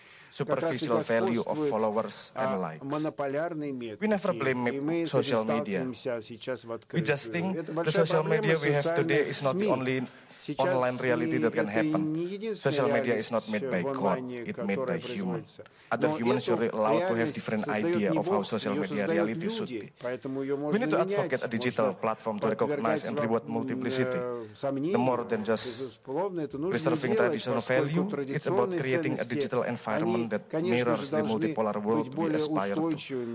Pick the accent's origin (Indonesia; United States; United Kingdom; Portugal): Indonesia; Ladies and gentlemen, I come from Indonesia